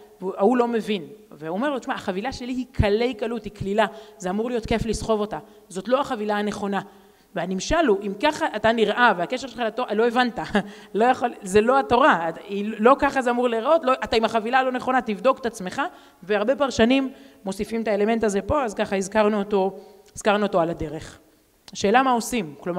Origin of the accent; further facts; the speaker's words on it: Herzliya, Tel Aviv District, Israel; also born or lived in Netanya; אני גדלתי בהרצליה, בנתניה, בתל אביב, כן?